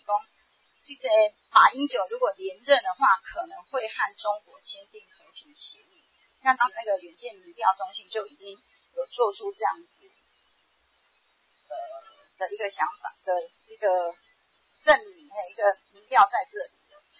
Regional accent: Taiwan

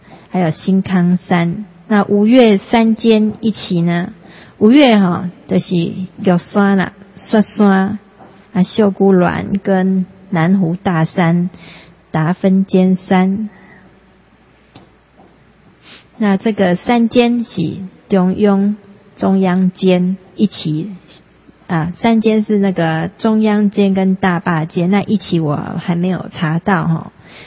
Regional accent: Taiwan; born there; 我们生在台湾

